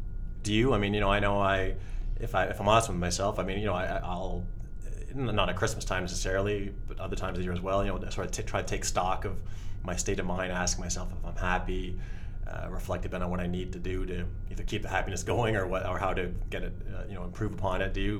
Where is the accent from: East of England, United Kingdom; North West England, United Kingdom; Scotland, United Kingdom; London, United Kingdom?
London, United Kingdom; And we just discovered that London is my hometown, more or less, and I lived not all that far from where you were born, in London.